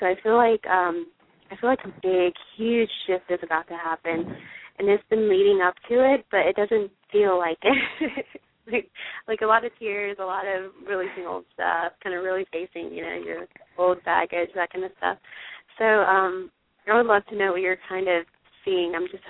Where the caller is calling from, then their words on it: Charleston, United States; I'm calling from Charleston.